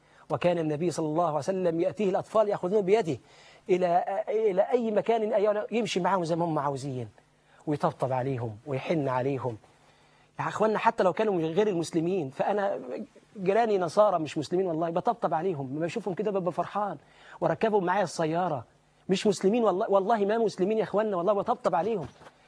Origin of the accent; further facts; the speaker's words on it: Egypt; أنا كمواطن مصري لازم أعرف مين دول